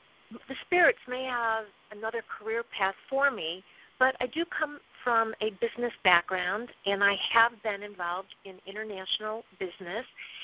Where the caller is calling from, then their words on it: California, United States; I'm calling from Northern California, and I do have a question.